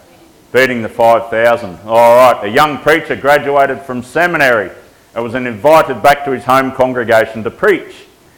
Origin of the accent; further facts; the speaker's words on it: Queensland, Australia; I'm a Queenslander, forgive me.